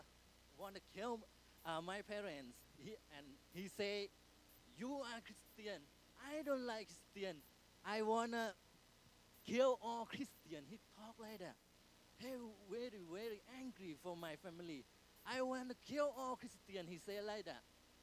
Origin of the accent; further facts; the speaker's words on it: Thailand; English is a second language; I'm from Thailand.